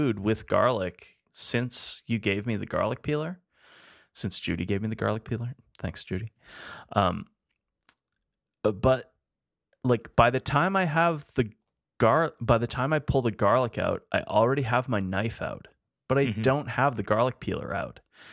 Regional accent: Edmonton, Alberta, Canada; We're two chefs from Edmonton, Alberta, Canada. We love food, and we love to talk about it.

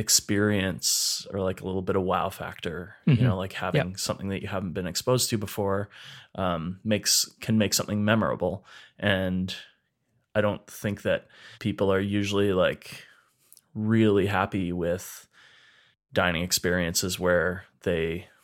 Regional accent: Edmonton, Alberta, Canada; We're two chefs from Edmonton, Alberta, Canada.

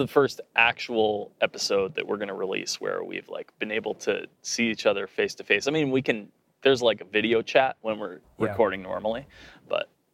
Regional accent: Edmonton, Alberta, Canada; We're two chefs from Edmonton, Alberta, Canada.

